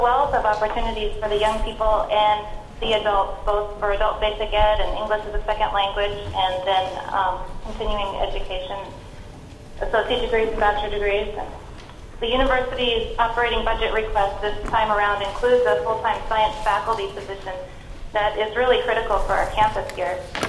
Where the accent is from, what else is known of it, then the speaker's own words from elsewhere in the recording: Alaska, United States; I was born and raised here in Alaska, and my husband and I are now raising our family here.